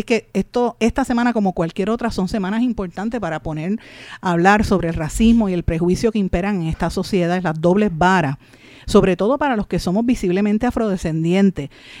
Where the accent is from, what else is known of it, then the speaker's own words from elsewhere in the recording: Guaynabo, Puerto Rico; Al alcalde de mi pueblo de Guaynabo, Ángel Pérez